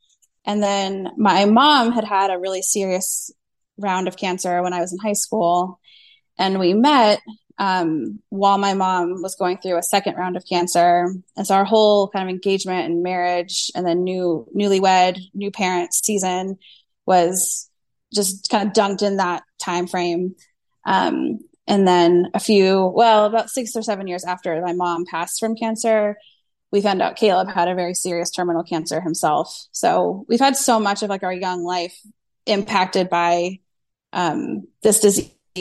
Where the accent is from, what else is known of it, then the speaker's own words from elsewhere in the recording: Washington, District of Columbia, United States; now in Florida, United States; He's from Oklahoma. I'm from Washington, D.C., so we kind of like wandered our way down to the beach.